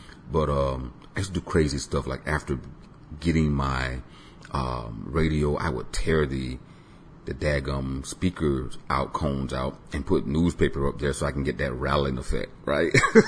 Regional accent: Tampa, Florida, United States; born there; I was born on Davis Island, which is within Tampa, Florida.

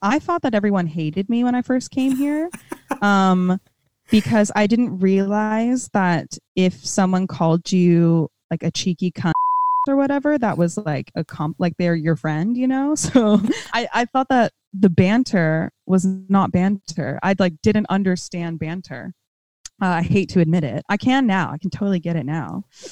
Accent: California, United States; I'm from Northern California

